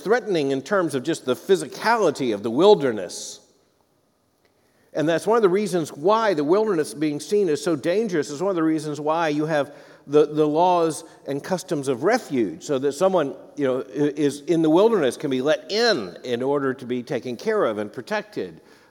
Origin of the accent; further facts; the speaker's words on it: Florida, United States; The interesting thing is also that I grew up in Florida at a time where no one thought it was strange to swim in the lakes with the alligators.